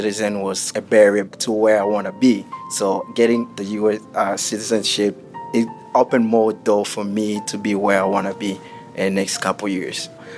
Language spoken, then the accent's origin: English; DR Congo; English is a second language; also born or lived in Seattle; now in Maryland, United States; I'm from Congo. I came here 2016. I live in Seattle for 4 years and moved to Maryland in 2019. I went to school in my home country